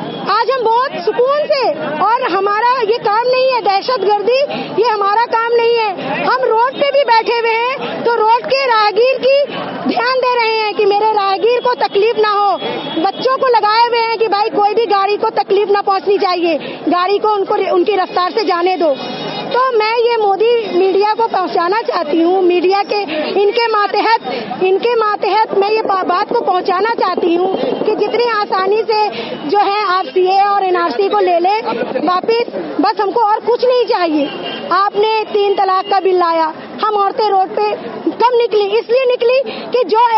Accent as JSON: {"language": "Hindi", "town": "Munger", "region": "Bihar", "country": "India", "said": "और मैं मुंगेर की रहने वाली हूँ"}